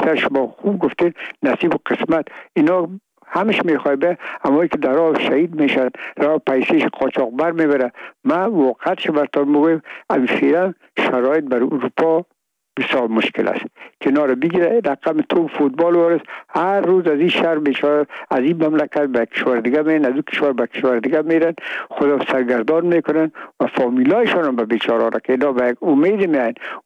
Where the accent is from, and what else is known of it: Afghanistan